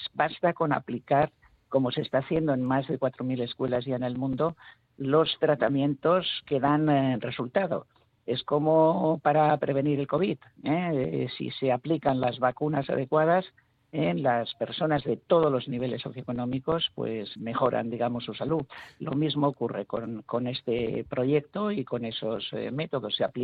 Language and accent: Spanish; Bilbao, Basque Country, Spain; now in Barcelona, Spain; Soy bilbaíno, sí, nacido en la casita blanca de Bomero Chani.